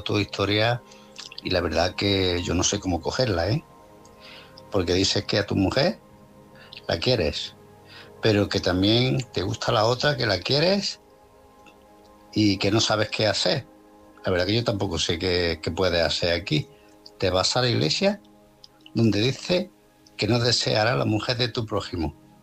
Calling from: Málaga, Andalusia, Spain; de Málaga.

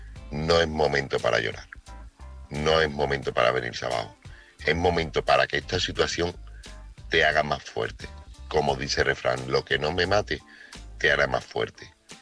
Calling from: Seville, Andalusia, Spain; corresponsal de Sevilla.

